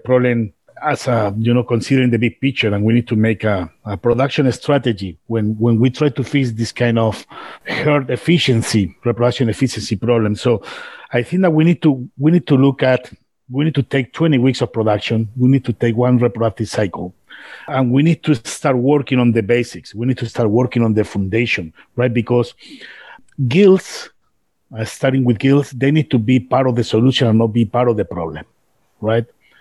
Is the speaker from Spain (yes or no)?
yes; Spain; moved away